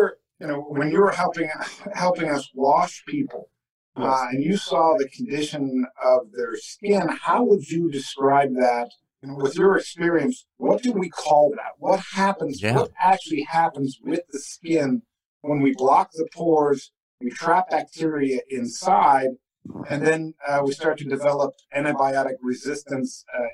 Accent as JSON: {"language": "English", "region": "Midwest", "country": "United States", "tie": "born or raised there", "also_born_or_lived": "Santa Ana", "said": "That was, you know, decades ago growing up in the Midwest. We tend to volunteer for things."}